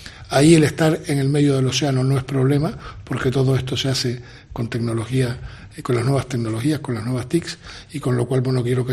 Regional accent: Canary Islands, Spain; Me ha dado una oportunidad de la vida de hacer algo por mi tierra, por trabajar por Canarias.

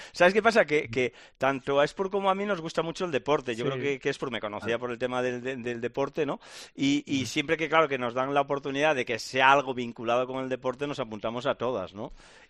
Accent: Arriate, Andalusia, Spain

